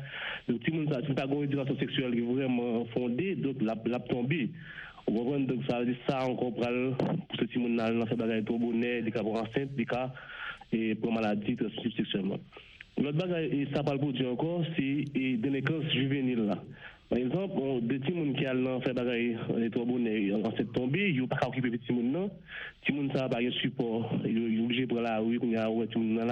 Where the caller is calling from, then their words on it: Pétionville, Ouest, Haiti; Je suis côté de Pétionville.